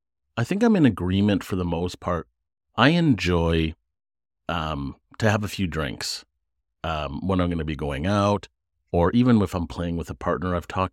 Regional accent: Canada; As a Canadian, when it turns into snow day, we drink.

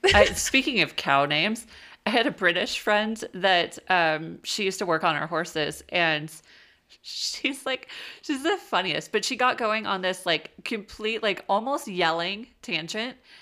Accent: United States; We're so American.

